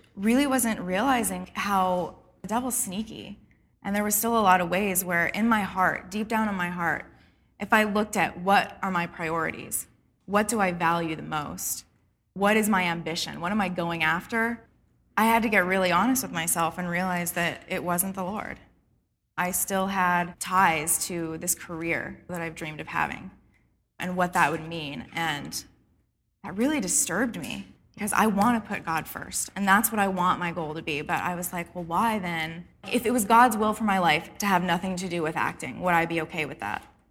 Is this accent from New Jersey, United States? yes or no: no; California, United States; I come from California, and for a really long time, I've been pursuing or wanting to pursue a career as an actor.